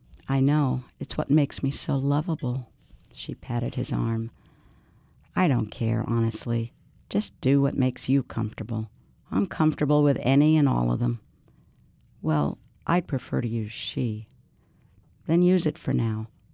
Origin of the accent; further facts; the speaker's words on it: Samoa; now in United States; I was born a male in Samoa. I was called Fafafine, which is considered a third gender there. My family treated me like a girl, and I fulfilled the role of daughter. When I moved to the United States